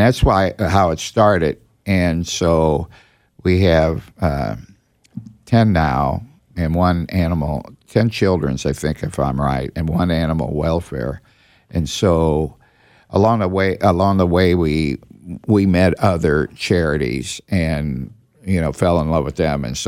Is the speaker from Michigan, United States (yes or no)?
no; St. Louis, Missouri, United States; I am from St. Louis. Yeah, yeah. It's Forest Park